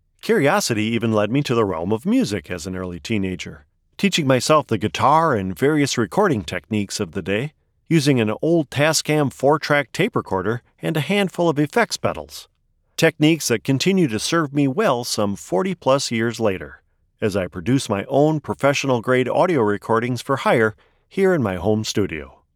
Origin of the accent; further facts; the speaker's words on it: Wisconsin, United States; I've been interested in voiceover work since I was a young boy growing up in Wisconsin.